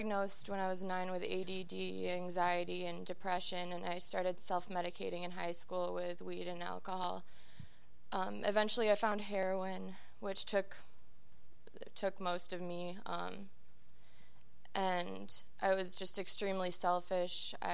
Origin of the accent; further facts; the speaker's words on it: Chicago, Illinois, United States; I'm 26 years old. I'm from Chicago.